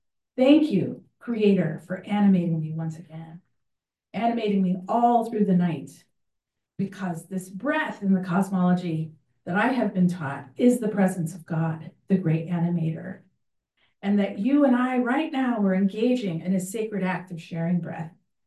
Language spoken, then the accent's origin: English; Albuquerque, New Mexico, United States; I'm from Albuquerque, New Mexico. I'm the Tewa woman.